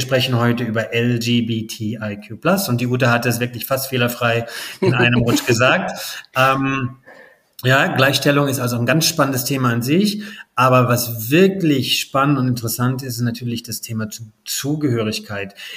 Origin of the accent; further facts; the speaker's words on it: Baden-Württemberg, Germany; ich bin aufgewachsen im Schwarzwald, Also am Hochrhein, wunderschön